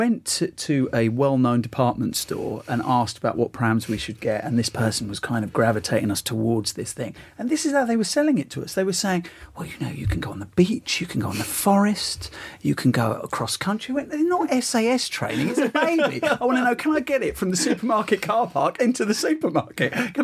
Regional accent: East of England, United Kingdom; I mean, I'm from Essex, like you are

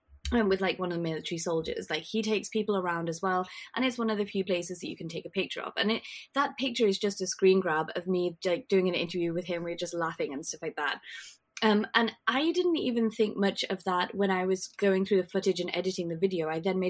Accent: United Kingdom; now in Taiwan; I am British, living in Taiwan at the moment, doing my PhD

